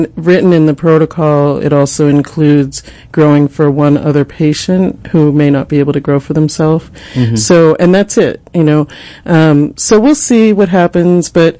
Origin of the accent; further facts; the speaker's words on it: Boston, Massachusetts, United States; You know, I am from Boston. In Massachusetts, you have to grow indoors.